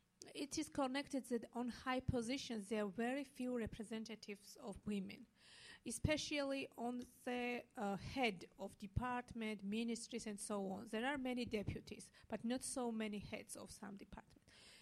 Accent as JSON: {"language": "English", "country": "Georgia", "said": "Because in my country, I'm from Georgia, former Soviet Republic"}